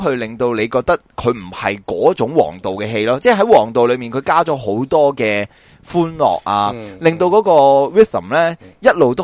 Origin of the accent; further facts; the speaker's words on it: Hong Kong; 譬如我哋亦都即系作为香港人好认识嘅